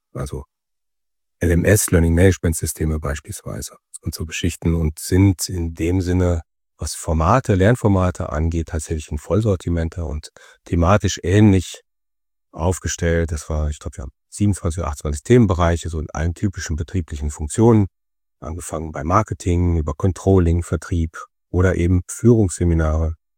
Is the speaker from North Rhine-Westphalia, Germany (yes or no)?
yes; Brilon, North Rhine-Westphalia, Germany; Ja, ich bin ein Kind vom Lande, ja, aus Ostwestfalen, das Sauerland, das schöne Sauerland. Mein Geburtsort ist Brilon